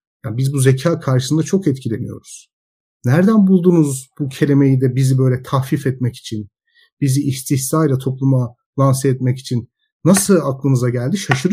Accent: Anatolia, Turkey; Çok da dindar bir insan değilim zaten. Yani uzun yıllardır dindar bir insan değilim. Bir Anadolu şehrinde doğdum büyüdüm. Geleneksel Müslümandık hepimiz.

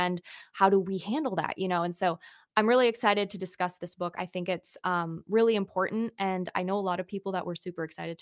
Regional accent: Chicago, Illinois, United States; I'm from Chicago, so that's like, you know, we go into the city and we hope we come out.

